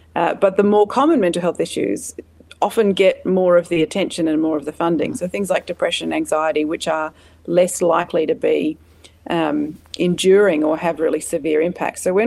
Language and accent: English; Canberra, Australian Capital Territory, Australia; Yeah, born and bred in Canberra.